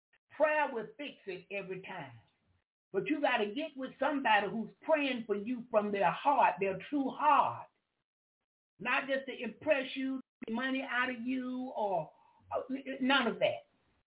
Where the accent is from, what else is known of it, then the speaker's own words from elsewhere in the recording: Florida, United States; I'm from Florida. I'm from Duval County.